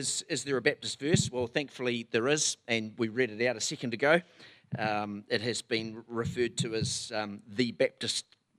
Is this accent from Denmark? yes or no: no; Timaru, Canterbury, New Zealand; also born or lived in Greymouth; My hometown is Timaru. I was brought up an Anglican